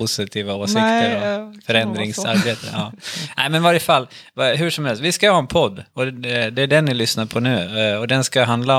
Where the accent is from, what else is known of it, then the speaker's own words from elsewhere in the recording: Sundsvall, Västernorrland County, Sweden; Jag kommer från Sundsvall, kan jag säga. Jag har pluggat i Umeå.